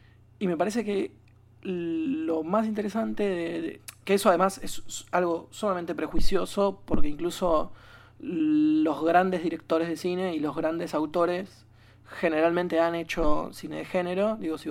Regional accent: Argentina; uno como argentino puede como entender un montón de cosas

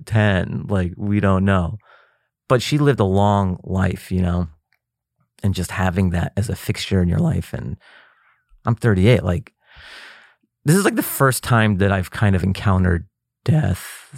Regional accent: Seattle, Washington, United States; born there; Mom and dad from Afghanistan. And then, you know, they came over here. I was born in Seattle.

